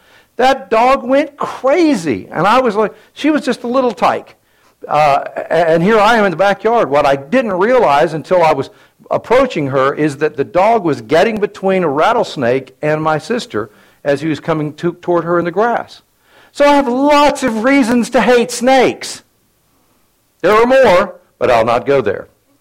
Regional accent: Florida, United States; So when I was a kid, I grew up in Florida.

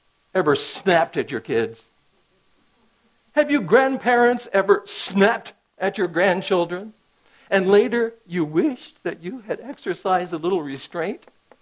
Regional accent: North Carolina, United States; I think it's because I grew up in North Carolina. We didn't have much snow in North Carolina.

